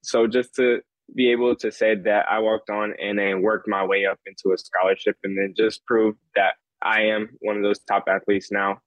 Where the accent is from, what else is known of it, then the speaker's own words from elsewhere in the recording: Florida, United States; I am from Florida. So the U, FSU have always been those top two schools that you hear about here in Florida.